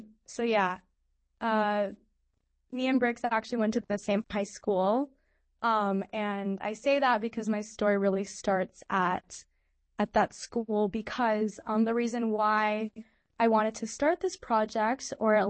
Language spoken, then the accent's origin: English; Philippines; And so me as a Filipino student sitting in that classroom reading that syllabus and realizing that the Philippines was not included made me feel disappointed